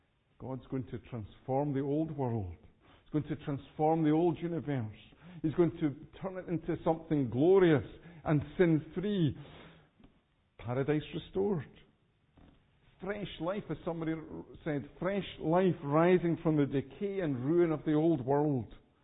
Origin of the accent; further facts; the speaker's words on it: Edinburgh, Scotland, United Kingdom; certainly when I was growing up in Edinburgh